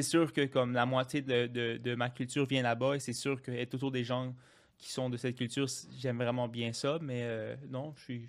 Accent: Quebec, Canada; also born or lived in South America; J'ai grandi, la majorité de ma vie, j'ai grandi ici au Québec, mais une autre partie, c'était en Amérique du Sud.

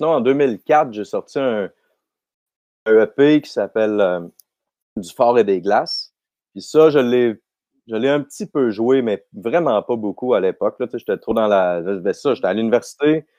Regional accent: Quebec, Canada; c'est à Stoke, en Estrie, un petit village vraiment pas loin de mon village natal.

